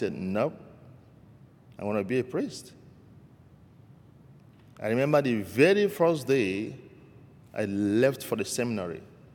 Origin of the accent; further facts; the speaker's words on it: Nigeria; moved away as an adult; now in United States; Originally, I'm from Nigeria. I came from a family of 8, 4 boys, 4 girls. And I am number 6 in my family.